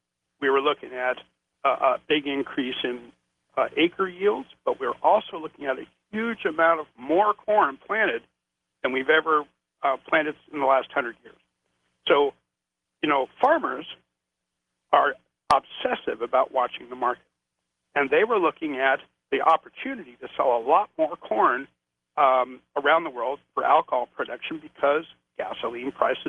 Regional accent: California, United States; I mean, you know, I'm from California, you know, and I was a farmer for 10 years in California.

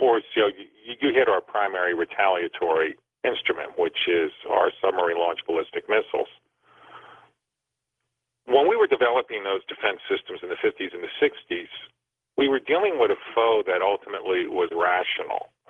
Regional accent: New Jersey, United States; Hey, I grew up in New Jersey.

